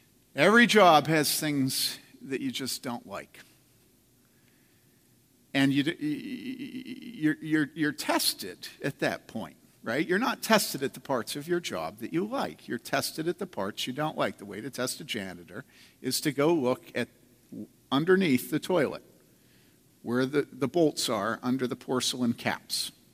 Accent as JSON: {"language": "English", "town": "Philadelphia", "region": "Pennsylvania", "country": "United States", "said": "I am from Philadelphia."}